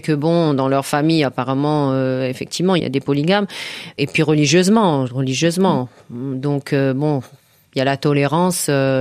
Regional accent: France; Non, j'ai qu'un seul passeport. Je suis française d'origine.

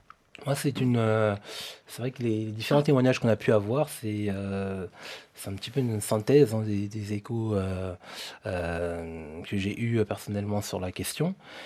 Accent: France; je suis français, d'origine sénégalaise, je connais la culture française, je connais la culture sénégalaise

